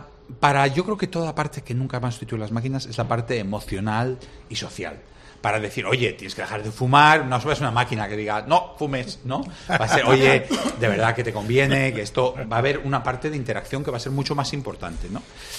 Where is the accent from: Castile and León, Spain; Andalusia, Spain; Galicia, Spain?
Castile and León, Spain; Valladolid; Se dispara comparado con el que lo ven 17.000 en mi ciudad natal, que es Valladolid, ¿no?